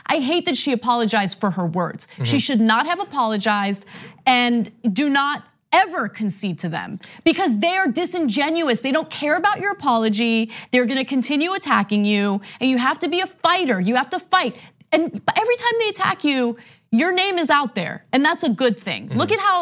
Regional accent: United States; for me as an American, I took advantage of something like that.

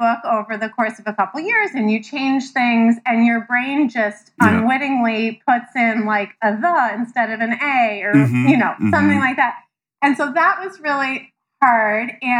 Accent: Ithaca, New York, United States; I grew up in Ithaca in upstate New York, and people always say, "Oh, you're from Ithaca. Why didn't you go to Cornell?" I'm from Ithaca, and I love Ithaca

